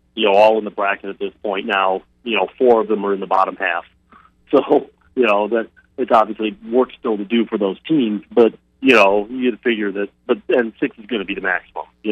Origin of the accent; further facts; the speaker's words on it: Indiana, United States; You know, up here in the Midwest, yeah, you're sure we've got football players, but, you know, I'm from Indiana, it's a basketball state.